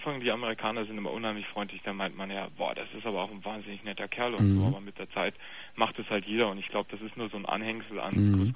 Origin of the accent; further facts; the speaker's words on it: Munich, Bavaria, Germany; Ich bin Münchner, aber habe auch ein bisschen Sprachwissenschaften studiert und deswegen hört man vielleicht auch den bayerischen Akzent nicht.